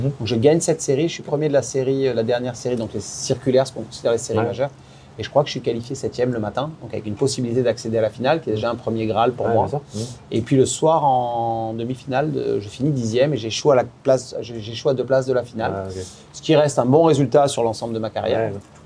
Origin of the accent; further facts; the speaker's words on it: France; accent: French; deux jeunes Frenchies, on est arrivé là-bas en dehors d'avoir notre accent français